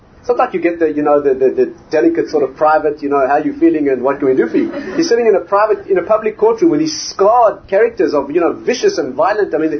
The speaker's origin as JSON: {"language": "English", "country": "South Africa", "said": "So he says to me, \"Where are you from?\" So I said, \"I'm from South Africa.\""}